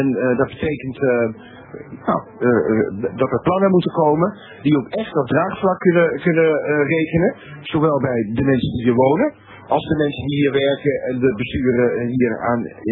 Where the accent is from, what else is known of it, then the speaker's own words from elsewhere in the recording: North Holland, Netherlands; want ik kom uit het Gooi.